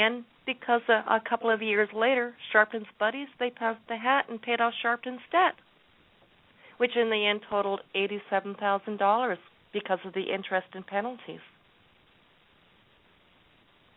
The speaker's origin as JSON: {"language": "English", "region": "the South", "country": "United States", "accent": "southern", "said": "And sorry, my southern accent jumped out on me."}